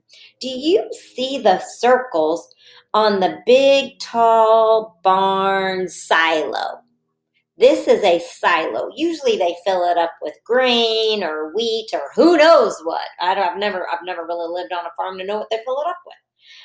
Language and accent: English; Texas, United States; accent: Texas; I might have to bring out my Texas accent because we're down on the farm.